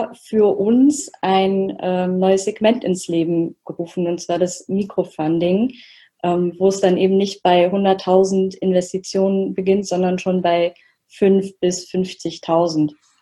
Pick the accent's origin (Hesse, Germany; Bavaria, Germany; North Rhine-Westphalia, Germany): Hesse, Germany; Oberursel; Ich bin aus Oberursel.